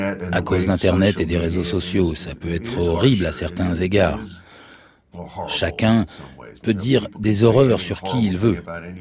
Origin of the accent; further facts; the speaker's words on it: United States; now in England, United Kingdom; Je suis américain, je viens de là. D'une certaine manière, c'est chez moi.